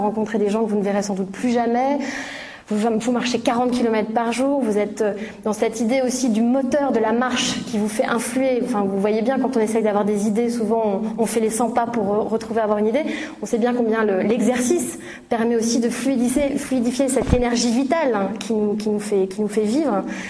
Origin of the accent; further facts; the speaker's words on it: France; Enfin, puis je suis française, on est un peuple de colériques.